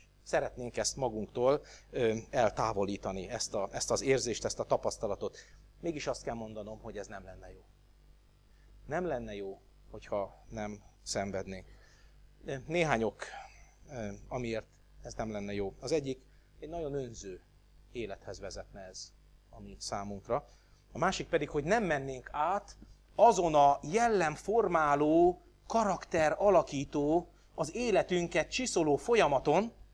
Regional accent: Budapest, Hungary; now in Debrecen, Hungary; De tudom, hogy Budapesten hogy van, ahol én felnőttem, meg éltem sokáig, mielőtt Debrecenben nem költöztünk, és Debrecenben hogy van.

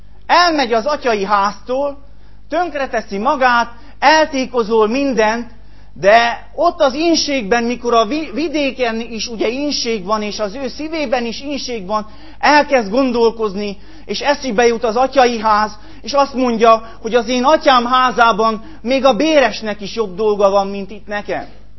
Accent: Barót, Covasna, Romania; az életem első 6 évét itt töltöttem, utána aztán elkerültünk Barótra

